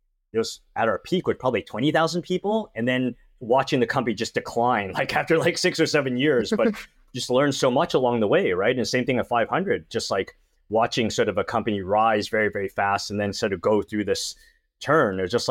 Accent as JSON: {"language": "English", "country": "Canada", "moved": "as an adult", "lives_now": "United States", "said": "I'm Canadian, but Taiwanese immigrant parents, moved to the US when I was like 24."}